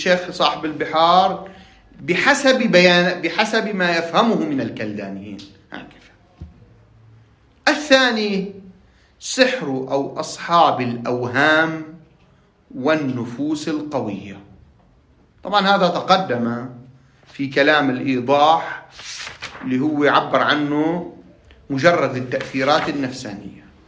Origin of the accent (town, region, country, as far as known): Lebanon